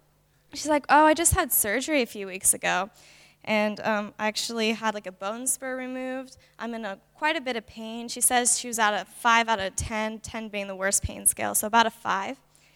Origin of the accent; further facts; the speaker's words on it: Oregon, United States; I'm originally from Oregon, which is like a state right above California.